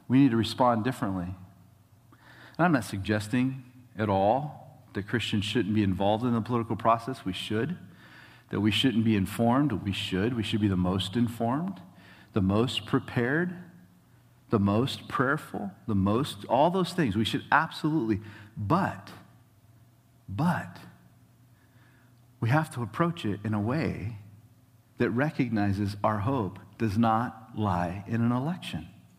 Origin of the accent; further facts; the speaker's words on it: Atascadero, California, United States; she found out that I grew up in Atascadero, which is the town that she grew up in.